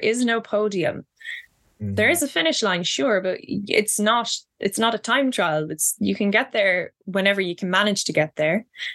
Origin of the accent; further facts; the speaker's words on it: Midlands, Ireland; accent: Midlands country accent; You know, when I first went to college, I was made fun of for my you know, Midlands country accent. And this is the accent I use when I'm talking to people not from Ireland